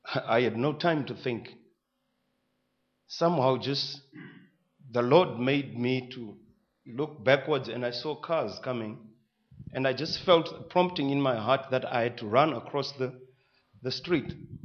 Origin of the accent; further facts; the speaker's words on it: Zimbabwe; now in South Africa; I came from Zimbabwe in 2008, in June.